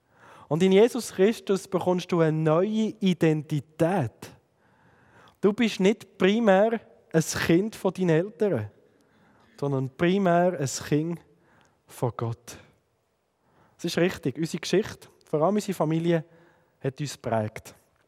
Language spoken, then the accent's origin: German; Fribourg, Switzerland; accent: Sensler dialect; Meine Eltern sind Thurgauer. Ich bin aufgewachsen im Kanton Freiburg, im Sensebezirk, bei den Seesler. Ich war sehr bernorientiert und hätte mir gewünscht, so ein schön reines Berndeutsch zu haben. Jetzt bin ich in Aarau